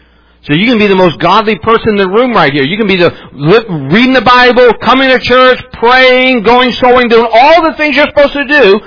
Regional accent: West Virginia, United States; I grew up in West Virginia.

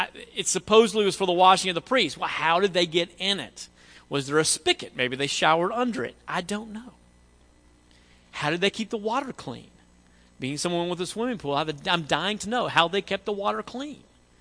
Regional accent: Tennessee, United States; I grew up in West Tennessee

